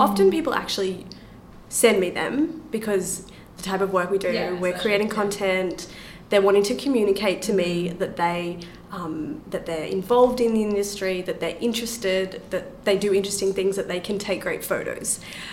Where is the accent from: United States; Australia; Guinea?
Australia; I'm from Australia, of course not.